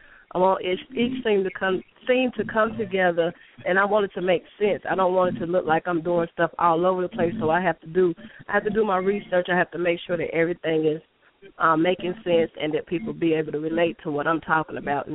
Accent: Burlington, North Carolina, United States; I'm from North Carolina, and I live in North Carolina.

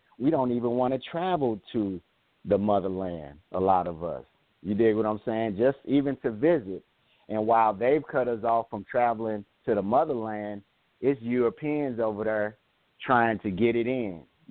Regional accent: United States; You know, I'm American.

